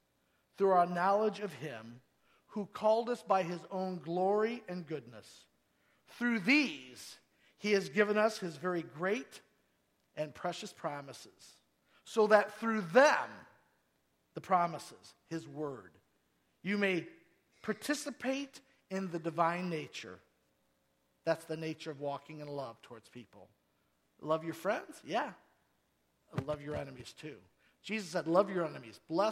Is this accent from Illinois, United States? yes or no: yes; Rock Falls, Illinois, United States; I'm from south of here, folks. I'm from Rock Falls.